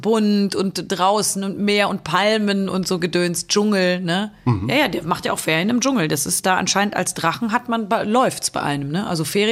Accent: Cologne, North Rhine-Westphalia, Germany; Naja, als Kölnerin möchte man gerne, dass Köln als Geburtsort auch im Pass steht.

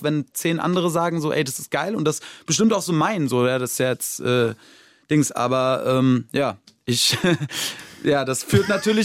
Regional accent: Germany; Und ich bin ja Deutscher so und ja, keine Ahnung.

